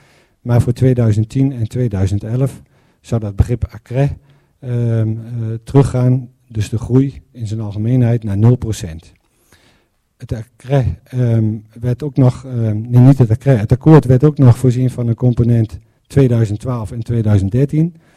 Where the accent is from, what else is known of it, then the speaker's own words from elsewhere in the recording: Kampen, Overijssel, Netherlands; Zelf kom ik uit Kampen en die schiet door naar de 50.000.